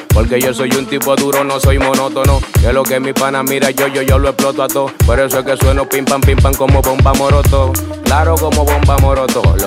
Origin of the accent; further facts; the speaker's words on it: Dominican Republic; mi hermano, soy dominicano y yo traje el clima tropical